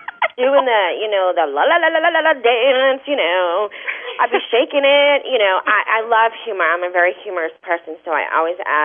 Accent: Massachusetts, United States; because my family, even though I'm from Massachusetts, my family are not well educated.

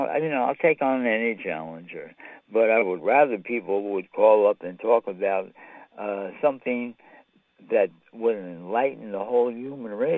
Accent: New York City, New York, United States; I'm from the New York City area here, and we have more free TV stations than any place else in the world.

